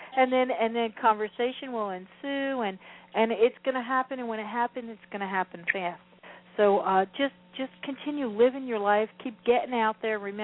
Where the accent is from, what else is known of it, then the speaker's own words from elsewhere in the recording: Florida, United States; I'm from Florida, and we like to go to the beach, so dude, we say dudes a lot.